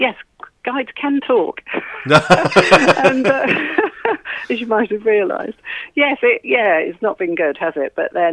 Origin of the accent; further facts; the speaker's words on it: Cambridge, East of England, United Kingdom; I actually was born and brought up in Cambridge